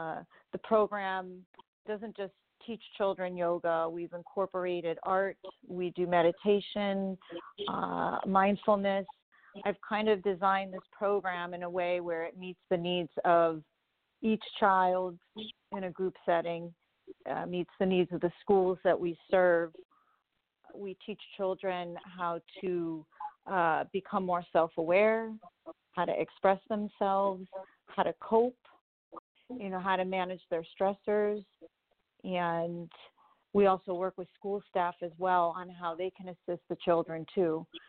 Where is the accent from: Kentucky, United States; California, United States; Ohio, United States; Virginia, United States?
Ohio, United States; Cleveland; moved away as an adult; now in South Florida, United States; As you stated, I moved down to South Florida in 2003. I'm originally from Cleveland, Ohio.